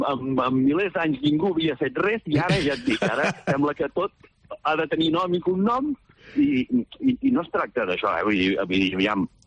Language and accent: Catalan; Castellfollit del Boix, Catalonia, Spain; un municipi com el que sóc jo, que sóc de Castellfollit del Boix